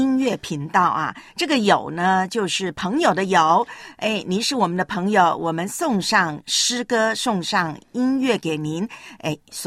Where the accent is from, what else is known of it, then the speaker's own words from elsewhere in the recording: Taiwan; 我的老家呢台湾今天呢整个笼罩在台风的阴影还有台风的飓风圈里头